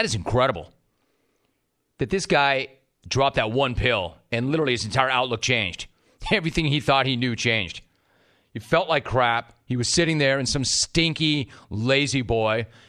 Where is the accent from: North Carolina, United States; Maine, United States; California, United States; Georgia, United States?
California, United States; Los Angeles; I grew up in West LA. I spent most of my life in the 818, and now I came down this way.